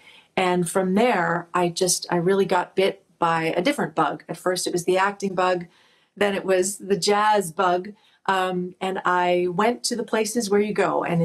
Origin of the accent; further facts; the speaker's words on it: Toronto, Ontario, Canada; So I'm from Toronto, as I mentioned, from Scarborough specifically.